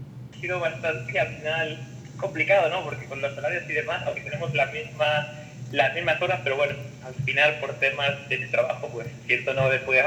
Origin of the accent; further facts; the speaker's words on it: Spain; como verás por el acento, soy de España. Lo que pasa que mi madre pues es guatemalteca, ¿no? Ya se marchó a España hace unos 40 años